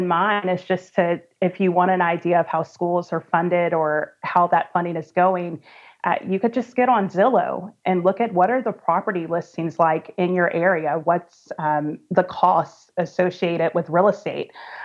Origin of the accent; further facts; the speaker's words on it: Mississippi, United States; So thinking back to growing up in Mississippi, I had an interesting K-12 experience